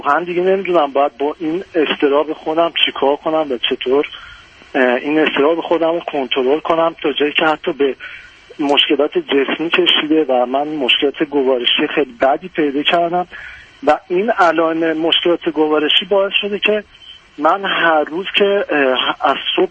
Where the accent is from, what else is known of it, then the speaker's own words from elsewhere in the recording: Iran; moved away; به من بسیار کمک کردن که منو حمایت کردن که حتی بیام خارج از ایران و بتونم پیشرفت کنم